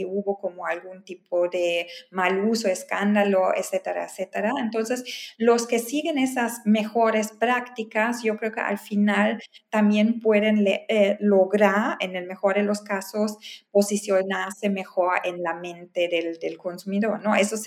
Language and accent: Spanish; Germany; Spanish is a second language; Por ejemplo, en mi país, Alemania, ahí hay mucha preocupación de parte de los consumidores por el tema de la privacidad